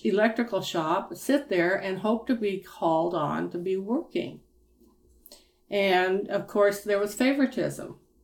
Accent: Pueblo, Colorado, United States; born there; I was born in Pueblo, Colorado on December 21st, 1942, on the darkest day of the year.

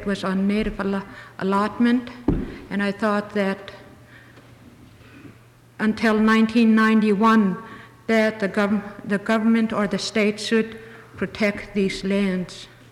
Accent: Alaska, United States; I'm from Elkhackett.

